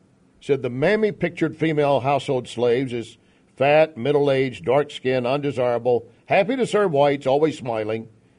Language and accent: English; the South, United States; being a white boy growing up in the South